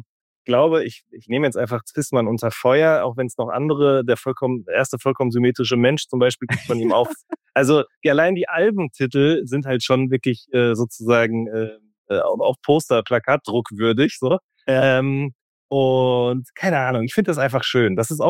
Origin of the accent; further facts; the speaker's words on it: North Rhine-Westphalia, Germany; Und man kommt auch wirklich von Hölzgen auf Stöcksken, wie man bei uns im Ruhrgebiet sagt.